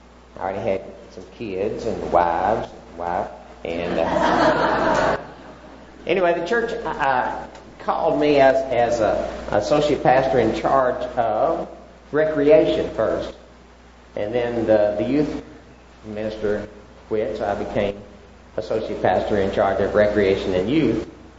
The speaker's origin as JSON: {"language": "English", "region": "Texas", "country": "United States", "tie": "born or raised there", "moved": "as an adult", "lives_now": "Mexico", "said": "One of the things that really helped me be able to come to Mexico was that Angleton wasn't exactly my hometown. We had moved all over Texas following the oil rig"}